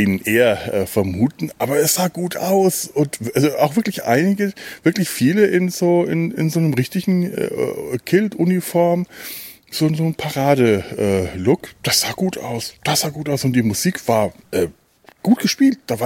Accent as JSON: {"language": "German", "town": "Cologne", "region": "North Rhine-Westphalia", "country": "Germany", "said": "wie ich als Kölner vor 26 Jahren erfreut feststellen durfte"}